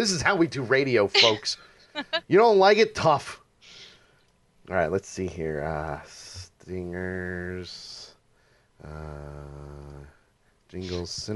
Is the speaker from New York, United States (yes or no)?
yes; New York, United States; Yeah, she's from up in Boston. All right, as a New Yorker. All right.